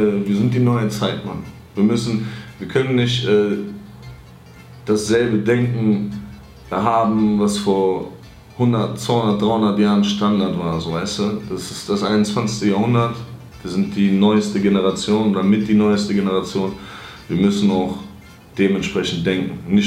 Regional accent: Kavala, East Macedonia and Thrace, Greece; now in Germany; Digga, bei uns in Kavala am Strand auch.

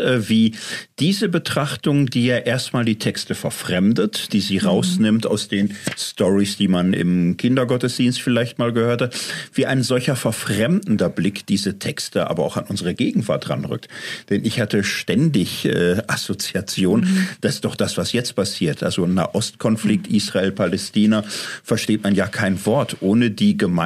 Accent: Germany; Ich komme aus Deutschland

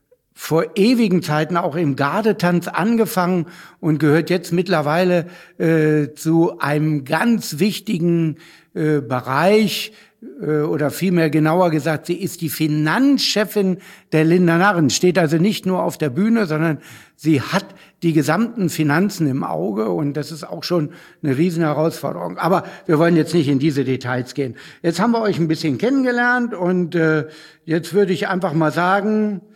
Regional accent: Northern Germany, Germany; Da kann man als Norddeutscher stolz sein.

